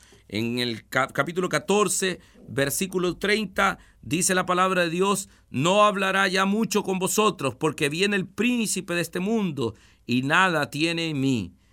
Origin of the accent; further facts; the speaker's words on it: El Salvador; En mi país, por ejemplo, que yo vivo en El Salvador